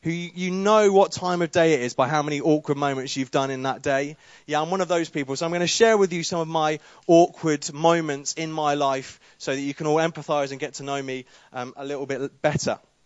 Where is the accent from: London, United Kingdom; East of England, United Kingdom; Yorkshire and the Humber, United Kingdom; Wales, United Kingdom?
East of England, United Kingdom; Peterborough; moved away as an adult; I grew up in Peterborough from the age of naught, which is when you start growing up, until the age of 18. I then went off to university, to Sheffield, to study music at Sheffield. I had a great time there. And I now live in Birmingham.